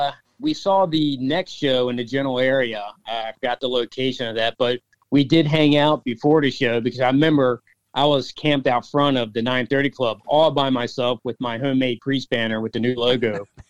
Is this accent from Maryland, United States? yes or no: yes; Maryland, United States; Well, how it started, as you know, growing up in the Maryland area, I'm sure everywhere else is the same.